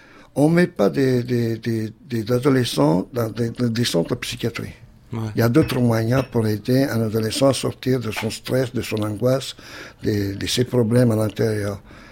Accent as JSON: {"language": "French", "town": "Milan", "region": "Lombardy", "country": "Italy", "moved": "yes", "lives_now": "France", "said": "Et depuis 75, j'ai quitté l'Italie, Milan, et je ne suis plus retourné."}